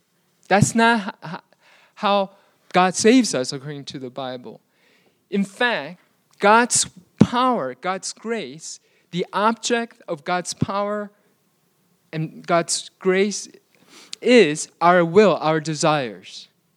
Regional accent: New York City, New York, United States; I grew up in New York City in Queens, and especially during 80s, during when I was growing, New York City was not a very safe place.

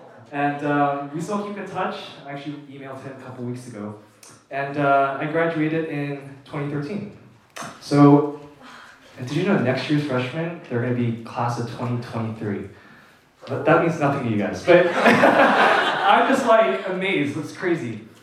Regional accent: New Jersey, United States; also born or lived in Flushing; I was born in Flushing, but I didn't live there at the time. So I was raised in Bergen County, New Jersey, and my parents are still living there. They're in Clifton, New Jersey. We used to live in Closter.

